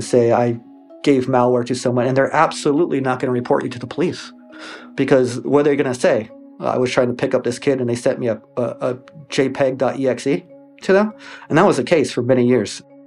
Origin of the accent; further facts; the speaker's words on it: Tucson, Arizona, United States; So I grew up really, really poor. I grew up in Tucson.